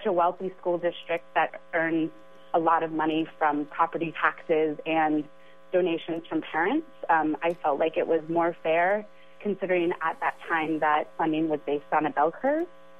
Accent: California, United States; I'm originally from Marin County, which is obviously a very wealthy and privileged county.

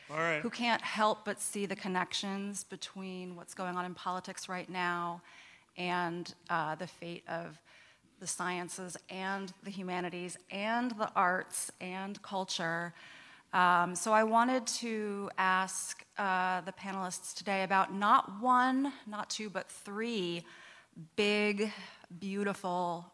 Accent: Lanesboro, United States; Lanesboro.

